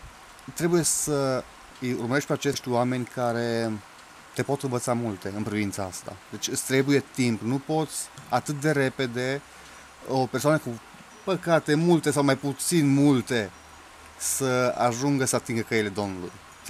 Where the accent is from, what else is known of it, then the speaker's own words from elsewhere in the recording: Cluj-Napoca, Cluj County, Romania; sunt din Cluj-Napoca